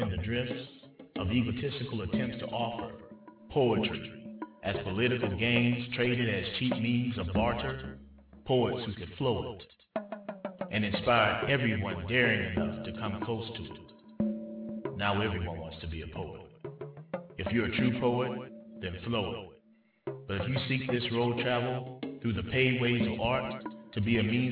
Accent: Georgia, United States; Alice Walker, from my home state in Georgia

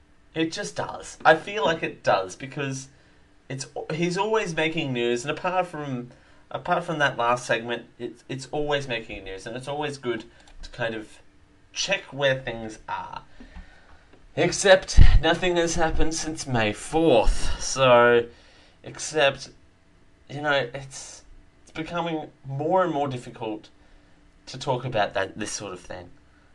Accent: Canada; sorry, I'm Canadian.

